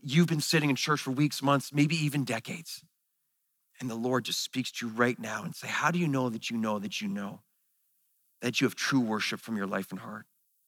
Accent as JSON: {"language": "English", "town": "Mississauga", "region": "Ontario", "country": "Canada", "tie": "born or raised there", "said": "I grew up in the Anglican church in Mississauga."}